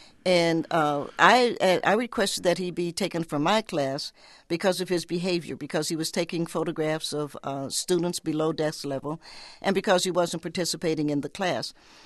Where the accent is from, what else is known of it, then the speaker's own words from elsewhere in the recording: Knoxville, Tennessee, United States; I was born in Knoxville, Tennessee, knowing Appalachia, and I grew up in Appalachia and loving the mountains.